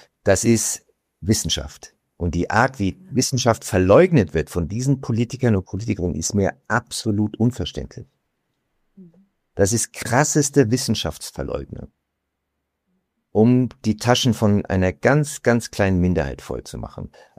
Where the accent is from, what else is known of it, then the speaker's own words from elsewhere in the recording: Frankfurt, Hesse, Germany; ich bin ja teilweise in Frankfurt aufgewachsen